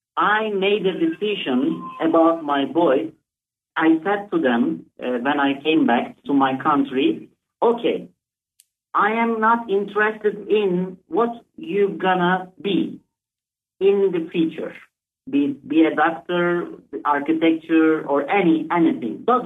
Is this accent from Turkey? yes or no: yes; Izmir, İzmir, Turkey; Actually, I'm coming from Izmir, Smyrna, the biblical name is.